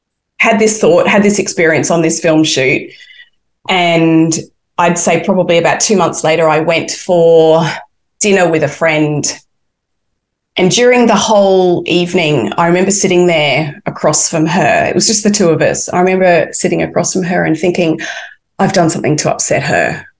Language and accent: English; Brisbane, Queensland, Australia; also born or lived in United Kingdom; now in Melbourne, Australia; because I lived in the UK for 11 years, moved back to Australia, moved to Melbourne because even though I'm from Brisbane, I moved to Melbourne